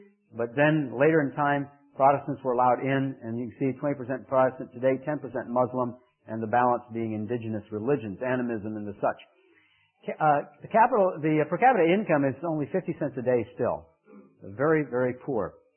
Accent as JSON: {"language": "English", "country": "Italy", "tie": "born or raised there", "said": "I grew up in Italy as a missionary kid."}